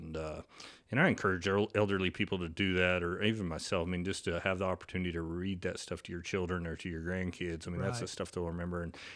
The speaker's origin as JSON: {"language": "English", "town": "Oklahoma City", "region": "Oklahoma", "country": "United States", "tie": "born or raised there", "said": "I am born and raised in Oklahoma City."}